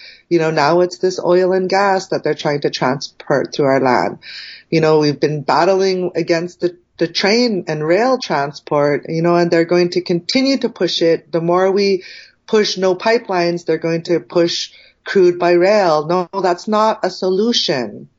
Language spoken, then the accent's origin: English; British Columbia, Canada; I'm from the Suquamuk Nation.